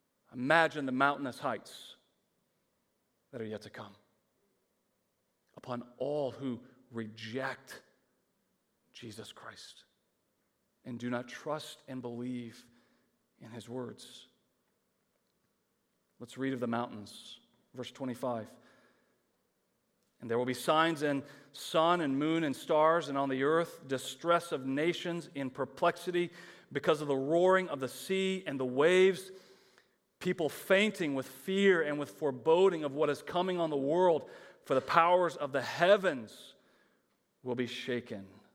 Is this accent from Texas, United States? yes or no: yes; Texas, United States; I mean, we come from Texas.